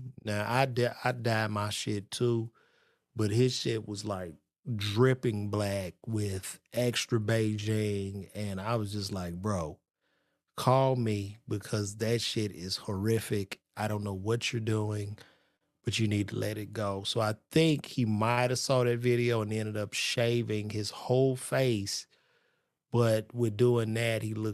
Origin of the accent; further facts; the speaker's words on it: Chicago, Illinois, United States; I've always envied people that can skate because I grew up in Chicago and I can't skate worth shit.